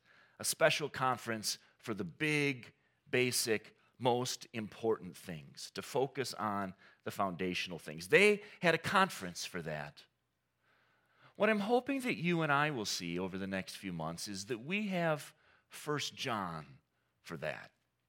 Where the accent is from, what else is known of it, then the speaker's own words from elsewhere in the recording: Saginaw, Michigan, United States; And I grew up in Saginaw.